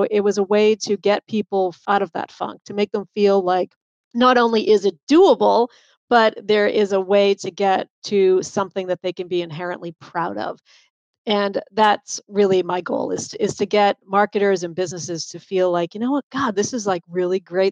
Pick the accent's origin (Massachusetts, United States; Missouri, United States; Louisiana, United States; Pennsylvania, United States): Massachusetts, United States; Boston; accent: Boston; You heard my Boston accent there for half a second.